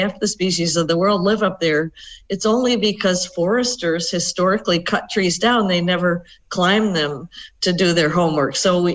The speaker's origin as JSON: {"language": "English", "region": "New England", "country": "United States", "tie": "born or raised there", "said": "the same way that I used to see leaves in trees where I grew up in New England of North America."}